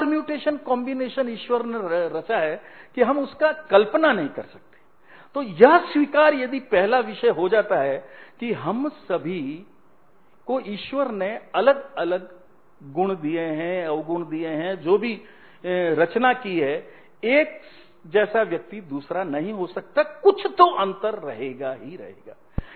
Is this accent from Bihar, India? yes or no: no; Jodhpur, Rajasthan, India; मैं जैसे जोधपुर से आता हूं